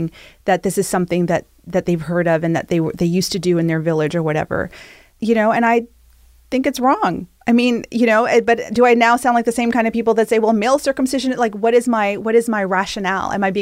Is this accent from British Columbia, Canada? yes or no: no; Toronto, Ontario, Canada; I've never heard that for young girls growing up in Toronto, born and raised here, that FGM is the thing that they're worried about.